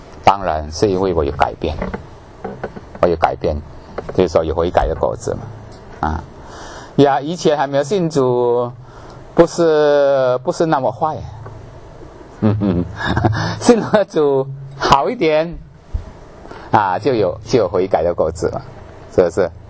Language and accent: Chinese; China; 我们中国人很会哈，我们中国人最会的啊